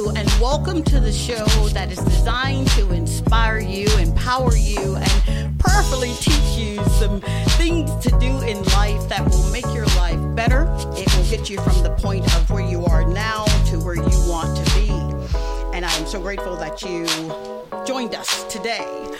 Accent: Mississippi, United States; I'm from Mississippi. My grandmother used to make biscuits

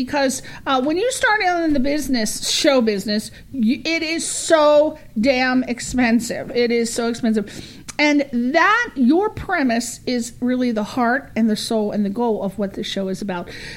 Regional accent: East Coast, United States; Another friend, I'm from the East Coast. They have what's called black ice.

